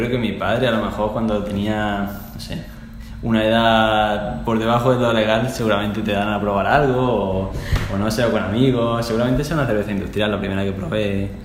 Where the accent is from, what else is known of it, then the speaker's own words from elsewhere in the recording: Granada, Andalusia, Spain; moved away as an adult; now in Panama; De Granada, del sur de España.